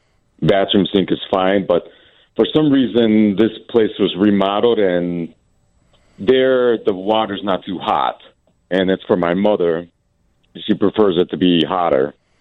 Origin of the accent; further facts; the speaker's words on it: Chicago, Illinois, United States; now in Tampa, United States; Formerly from Chicago, but I moved to Tampa in May.